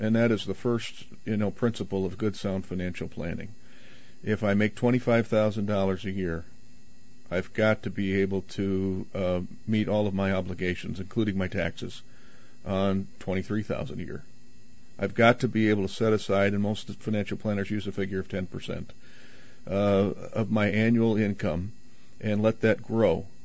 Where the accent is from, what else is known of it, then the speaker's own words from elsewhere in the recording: Wisconsin, United States; now in Minnesota, United States; Born and raised in Wisconsin.